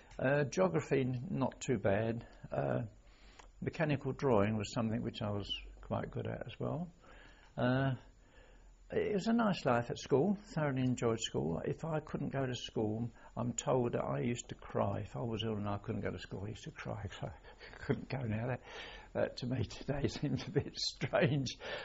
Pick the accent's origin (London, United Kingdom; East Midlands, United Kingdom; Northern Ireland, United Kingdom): London, United Kingdom; Romford; born there; I was born in Romford on the 6th of January 1923.